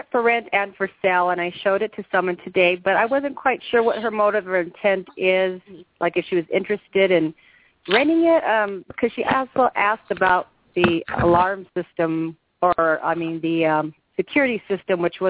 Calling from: Colorado, United States; Colorado.

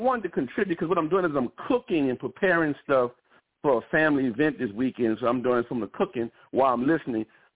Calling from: New Orleans, Louisiana, United States; Yes, I'm calling from New Orleans, and I'm enjoying so far.

